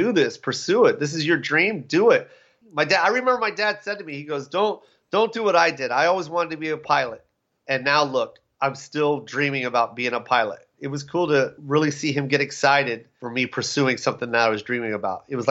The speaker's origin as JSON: {"language": "English", "country": "Philippines", "said": "Like when I was growing up, it was always like, you know, I'm Filipino and they're like, oh, what kind of food do you eat? You know, telling people about my culture and talking about my food."}